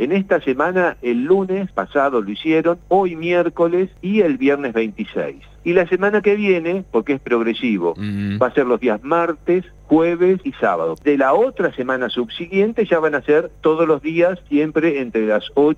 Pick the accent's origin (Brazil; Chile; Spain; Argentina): Argentina; Para los que somos argentinos